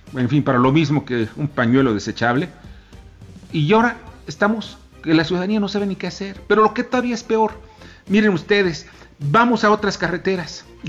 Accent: Mexico; eso es lo que merecemos como mexicanos

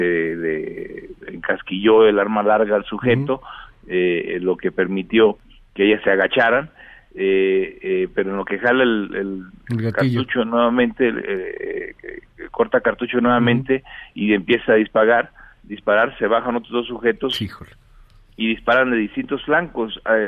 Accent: Morelia, Michoacán, Mexico; also born or lived in Tepalcatepec; Yo, aunque nací en Tepalcatepec, toda mi vida he vivido en Morelia, desde los 6 años, aquí estudié la primaria, la secundaria, la preparatoria, así es que soy más moreliano que de allá

